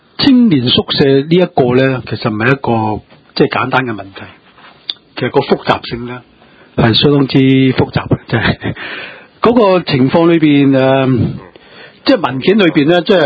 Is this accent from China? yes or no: yes; China; 其实我们中国人传统啊，两代同堂、三代同堂、五代同堂一起住呢